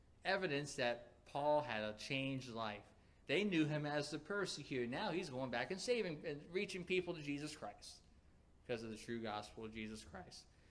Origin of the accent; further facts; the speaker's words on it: Florida, United States; I'm not from Massachusetts like Joe and Walter are, and they get snow over there in the wintertime to have all that practice, or from New Jersey. I didn't live up there. I lived down here in Florida, and I didn't learn how to ice skate till I was 16